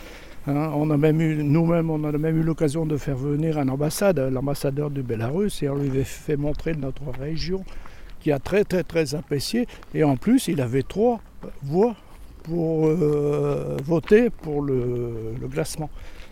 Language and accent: French; Douvrin, Hauts-de-France, France; je suis d'Ouvrinois de souche. D'après nos arbres généalogiques, on remonte en 1620 en habitant à Douvrin.